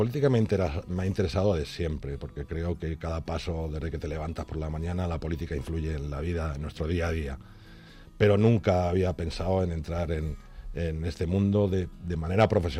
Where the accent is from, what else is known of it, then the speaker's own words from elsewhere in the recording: Camarma de Esteban, Community of Madrid, Spain; Los institutos, gracias a Dios, lo tenemos cerca. Pero bueno, me gustaría conseguir para mi pueblo un instituto.